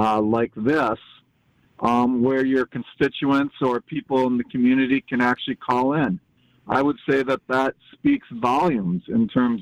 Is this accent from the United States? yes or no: yes; Wisconsin, United States; I'm from Wisconsin originally